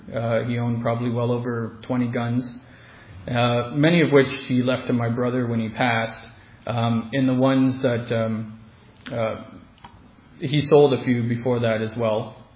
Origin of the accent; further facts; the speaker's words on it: Cape Breton, Nova Scotia, Canada; born there; So I was born in Cape Breton, Nova Scotia.